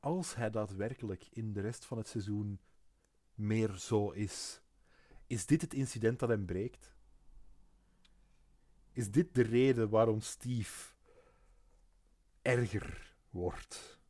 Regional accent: Flanders, Belgium; Want wij zijn Vlamingen

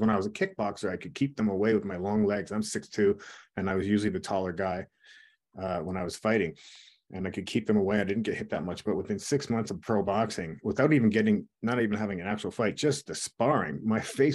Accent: Kitchener, Ontario, Canada; his first pro fight was in my hometown, because he's from, a lot of people think he's from England. He's actually from Kitchener, Ontario, Canada. So, and my kickboxing gym was in Kitchener.

